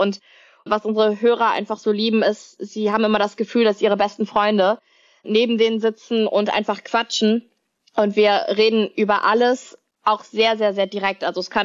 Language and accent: German; Cologne, North Rhine-Westphalia, Germany; ich bin Kölnerin